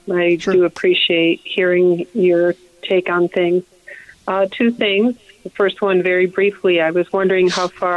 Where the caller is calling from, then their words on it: Connecticut, United States; I'm calling from Connecticut.